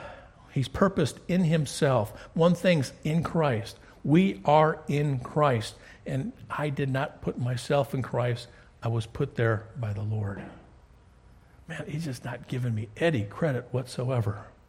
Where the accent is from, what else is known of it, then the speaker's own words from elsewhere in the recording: Detroit, Michigan, United States; born there; I was born in Old Providence Hospital in downtown Detroit